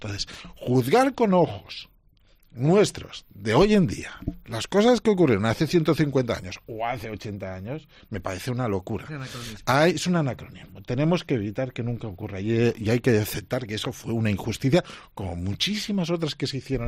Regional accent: Sóller, Balearic Islands, Spain; cuando en mi pueblo, en el Sóller, tenían todavía colgados en el pudridero a los bandoleros

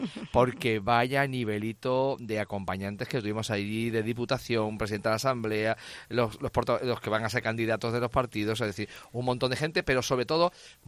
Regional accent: Malcocinado, Extremadura, Spain; somos de la Campiña Sur, claro, de Llerena, yo soy de Mal Cocinado.

